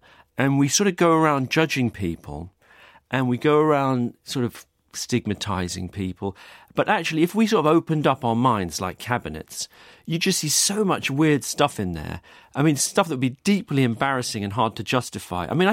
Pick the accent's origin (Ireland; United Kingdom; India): United Kingdom; London; Okay, so when I was growing up, I grew up in South London